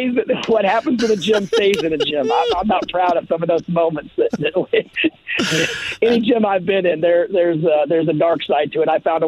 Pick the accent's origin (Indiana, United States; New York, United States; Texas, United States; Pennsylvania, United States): Indiana, United States; Terre Haute; born there; I was born in Terre Haute